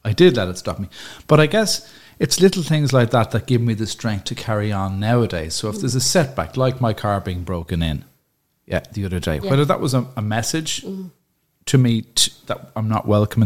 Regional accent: Dublin, Leinster, Ireland; I grew up in Dublin, but okay. I would have spent most of my summers in Achill. Terranure is where I was born. Went to school, national school in Terranure. Then I went to secondary school in Rathmines, St. Mary's College, Rathmines.

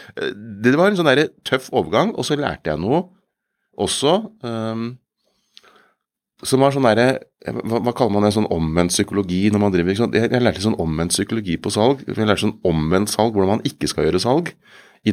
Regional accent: Kongsberg, Buskerud, Norway; Jeg kom fra Kongsberg

